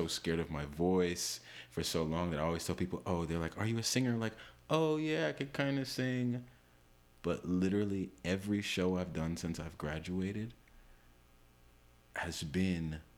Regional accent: New York City, New York, United States; born or raised there

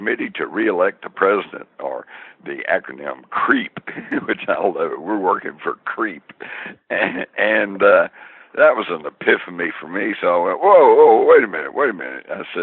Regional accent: Texas, United States; and I grew up in Texas, we had guns, and we went out and shot guns, big deal.

